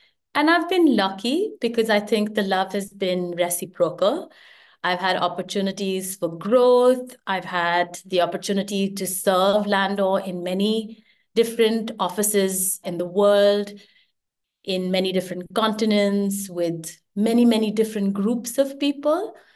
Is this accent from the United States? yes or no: no; India; And you grew up in India, so you know, growing up in India, if you did anything other than maths and science, you were seen as an idiot.